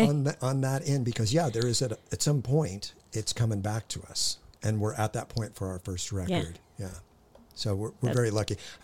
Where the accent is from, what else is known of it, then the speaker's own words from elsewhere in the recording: Hawthorne, California, United States; born there; I was born in Hawthorne. I'd still call that L.A.